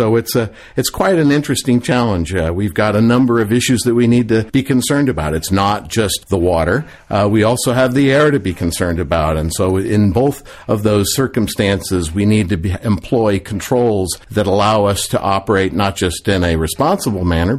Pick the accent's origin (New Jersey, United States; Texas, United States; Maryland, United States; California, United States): California, United States; San Francisco; I grew up in San Francisco and started sailing on San Francisco Bay as a teenager.